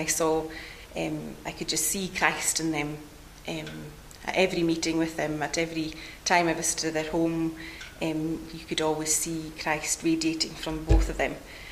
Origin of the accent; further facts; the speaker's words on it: Harris, Scotland, United Kingdom; I am a district nurse in Harris here, and I am originally from Harris, born and brought up here in a very happy home with my two sisters and my parents, and we were what I would say a church-going family.